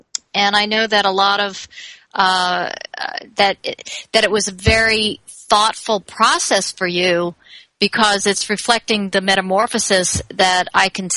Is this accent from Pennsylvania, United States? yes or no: no; Massachusetts, United States; I heard that some tornadoes touched down in Western Massachusetts, which is where I'm located